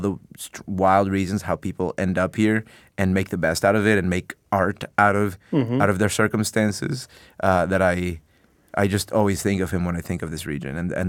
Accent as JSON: {"language": "English", "region": "Mexico City", "country": "Mexico", "tie": "born or raised there", "also_born_or_lived": "San Diego", "said": "I mean, I was born in Mexico City, funnily enough"}